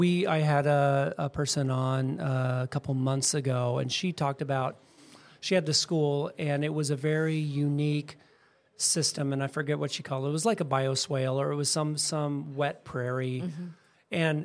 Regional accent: Anacortes, Washington, United States; I grew up there. I'm born and raised in Skagit County in Anacortes, Washington, just up the road up there.

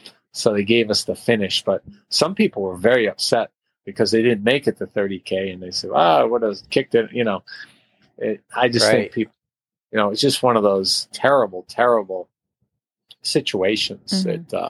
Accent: Derry, Northern Ireland, United Kingdom; because I'm from Derry in Londonderry

